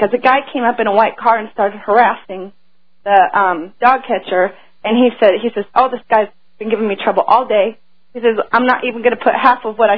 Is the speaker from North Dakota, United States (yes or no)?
no; California, United States; Right, and I'm not originally from this state. I'm originally from California, and back before September 11th happened.